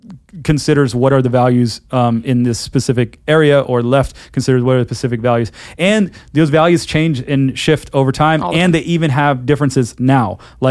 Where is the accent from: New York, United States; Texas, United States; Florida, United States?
Florida, United States; I'm from Florida, and the absolute worst road in the history of the world is I-4.